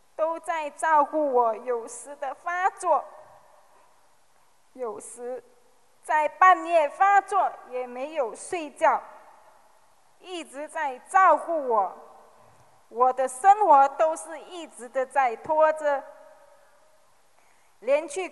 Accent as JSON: {"language": "Chinese", "country": "Malaysia", "said": "我是来自马来西亚的"}